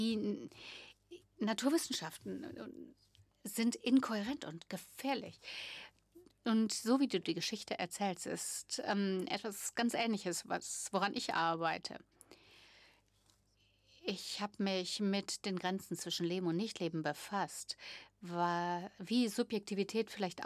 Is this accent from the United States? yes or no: yes; Texas, United States; Sowohl dieser Stein als auch ich komme aus Texas.